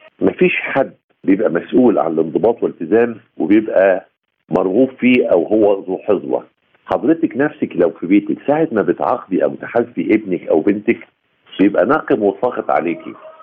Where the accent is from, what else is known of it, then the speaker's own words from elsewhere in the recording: Egypt; لان انا كدولة مصرية عقائدنا وأدياننا